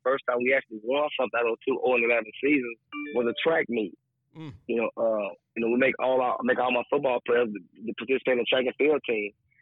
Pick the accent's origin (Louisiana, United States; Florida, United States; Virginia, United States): Louisiana, United States; Tallulah; You know, I'm from my hometown of Tallulah, Louisiana, which is 25 miles south of Lake Providence.